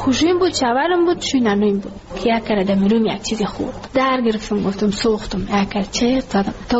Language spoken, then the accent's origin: Persian; Ghazni, Afghanistan; now in Kabul, Afghanistan; ما کابل آمده از غزنی هستیم.